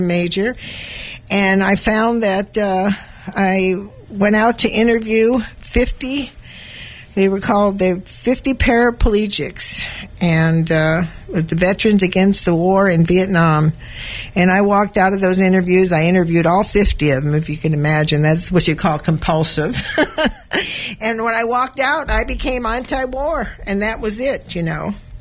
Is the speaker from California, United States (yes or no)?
yes; Los Angeles, California, United States; born there; Well, you know, I was born in East Los Angeles.